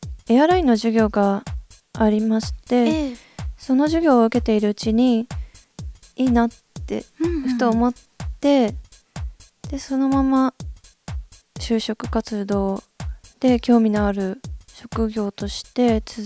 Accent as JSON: {"language": "Japanese", "region": "Saga", "country": "Japan", "said": "出身は佐賀です。"}